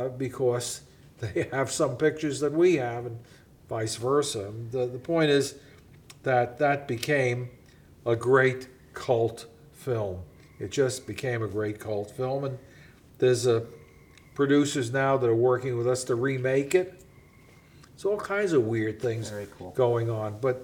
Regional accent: Bronx, New York, United States; I grew up in the Bronx, Lowe's Theaters across the block.

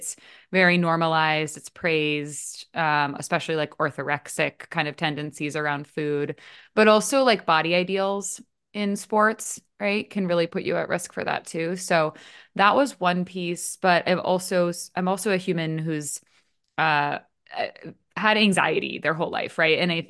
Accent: Maine, United States; now in California, United States; You being in the East Coast, I'm in California now. I grew up in Maine though.

